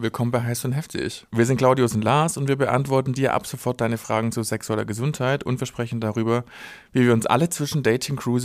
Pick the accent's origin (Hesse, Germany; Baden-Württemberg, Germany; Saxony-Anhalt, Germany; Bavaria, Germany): Baden-Württemberg, Germany; Stuttgart; ich bin auch aus Stuttgart und auch schwul und auch in der Szene unterwegs.